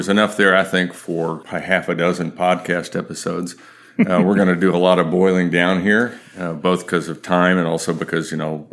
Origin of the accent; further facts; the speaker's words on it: Texas, United States; I'm a Texan. I live in Denton, Texas